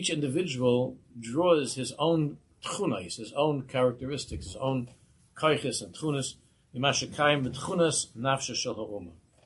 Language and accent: English; Queens, New York, United States; When I was growing up in Queens, I davened in an Orthodox shul